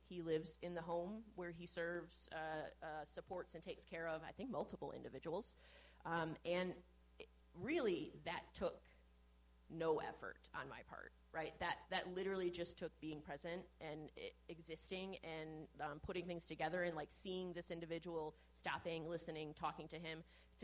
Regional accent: Worth, Illinois, United States; I am born and raised in Worth.

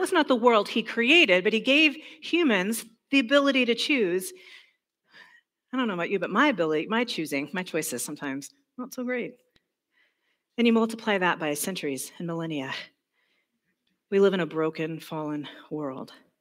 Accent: the South, United States; accent: Southern; And then when you say it in a Southern accent, it's even better. Amen. I'm from the South, which is why I say that.

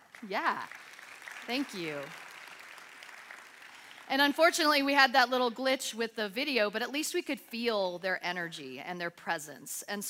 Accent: Atlanta, Georgia, United States; And a lot of you know that I grew up in Unity Church. I grew up in Unity in Atlanta since I was 6 years old. And so for me, this is home.

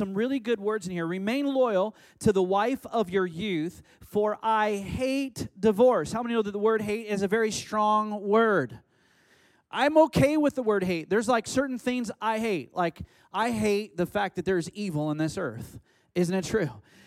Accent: Orcas Island, Washington, United States; I was raised on Orcas Island where you didn't do stuff like, right, you know, why would you ever need a Ryder truck?

